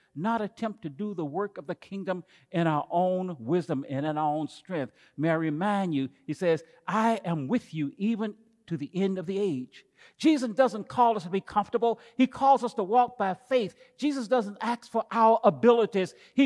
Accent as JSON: {"language": "English", "region": "the South", "country": "United States", "tie": "born or raised there", "said": "I grew up in the South on a farm where cotton was the number one product that we raised."}